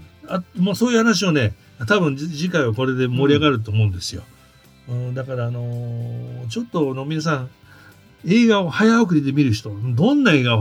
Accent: Shibuya, Tokyo, Japan; 一応俺は僕この人も渋谷区出身で

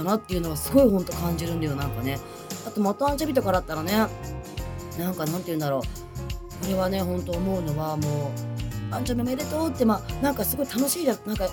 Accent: Ibaraki, Japan; moved away as an adult; now in Tokyo, Japan; 私9年ぐらい前から東京に上京してきたんだけど、茨城から、地元茨城で

